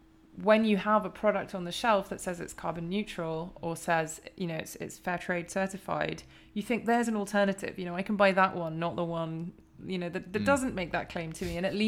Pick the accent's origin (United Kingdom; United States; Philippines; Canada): United Kingdom; Well, I am British, and London is by many estimates the money laundering capital of the world.